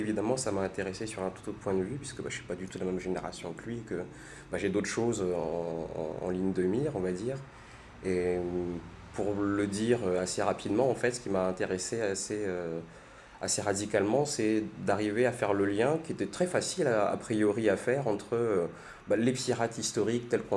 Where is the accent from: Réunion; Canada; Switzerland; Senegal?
Réunion; also born or lived in Toamasina, Madagascar; Moi je suis insulaire, je suis né à Madagascar, juste au bord de la rade de Tamatave, qui est une plage historique de pirates en réalité. Et donc j'ai grandi à La Réunion par la suite